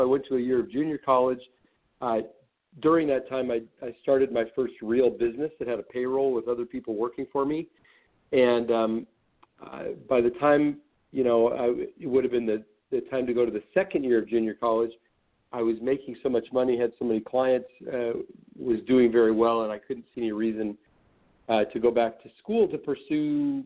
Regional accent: Portland, Oregon, United States; also born or lived in Whittier, California; Well, I was born down in Southern California, down in Whittier, California area. But when I was about 9 years old, my dad, the business he worked for, transferred him up to Portland, Oregon. So I gr

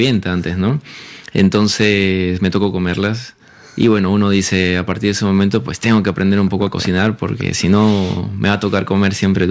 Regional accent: Peru; me pasé rápidamente a la cocina peruana, siendo peruano, ¿no?

